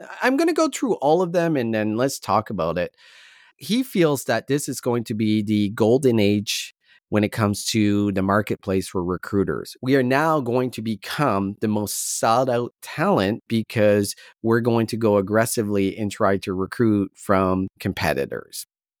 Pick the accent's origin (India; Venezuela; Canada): Canada; we're Canadian.